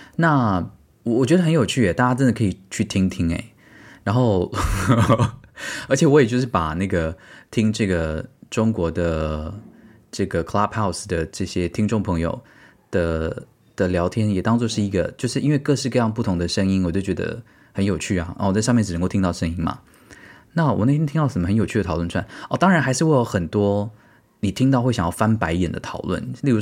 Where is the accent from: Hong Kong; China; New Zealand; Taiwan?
Taiwan; moved away as an adult; 因为到了国外念书，然后开始对身为台湾人这件事情的意识变得很强的台湾人，像我是其中一位